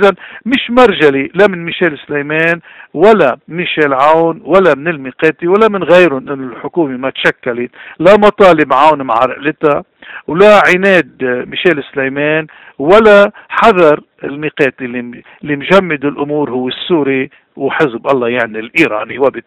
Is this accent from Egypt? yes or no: no; Lebanon; ما بيوم طلع خرطوشي وحدة إلا ضدنا نحن كلبنانيين